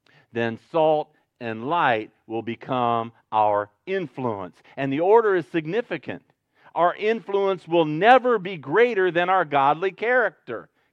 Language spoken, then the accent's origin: English; Ohio, United States; I grew up in Northern Ohio. It's Amish territory.